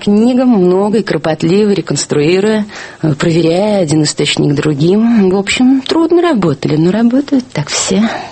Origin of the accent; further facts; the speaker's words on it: Moscow, Russia; Я родилась в Москве в 1927 году, училась на Усачевке в 23-й школе. И кроме недолгих лет эвакуации, вся моя жизнь прошла в этом городе, который я люблю больше всего на свете, видимо.